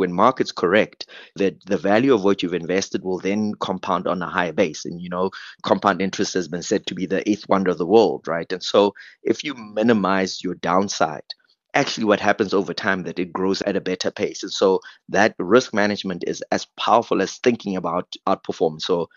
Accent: Mamelodi, Gauteng, South Africa; Is, as I said, I come from Mamelodi.

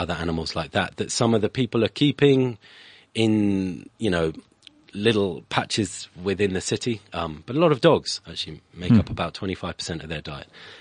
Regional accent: United Kingdom; yeah. I'm British, but it is a French name.

